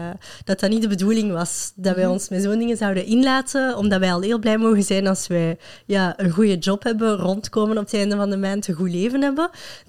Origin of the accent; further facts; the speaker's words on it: Molenbeek, Brussels-Capital Region, Belgium; first language French; Dutch is a second language; Dus ik woon echt super graag in Brussel. Ik ben van Molenbeek en ik vind het echt een super fijne plek om te wonen.